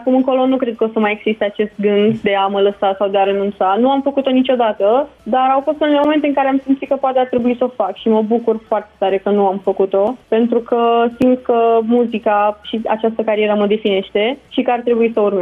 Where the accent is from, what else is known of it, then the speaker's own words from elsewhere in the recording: Bolintin-Vale, Giurgiu County, Romania; Bolintin Vale, județ Giurgiu.